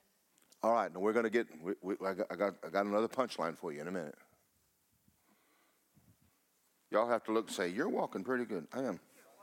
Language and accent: English; Florida, United States; every time I go someplace, they'll look at me and go, where are you from? I said, Florida.